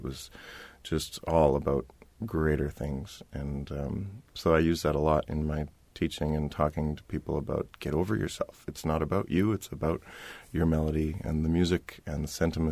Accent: Canada; And being a Canadian as well

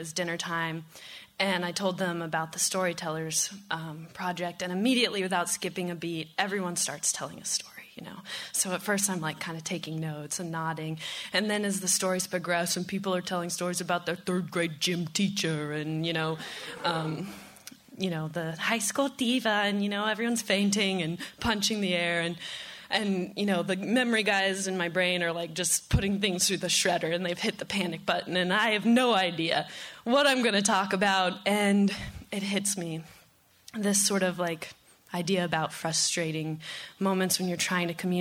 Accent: Indiana, United States; And we're from Indiana, you know, but for some reason everyone thought we were from Boston.

